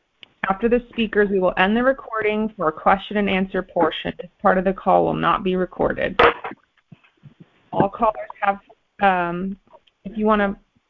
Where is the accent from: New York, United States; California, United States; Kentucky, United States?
California, United States; Los Angeles; I'm a debtor from Los Angeles.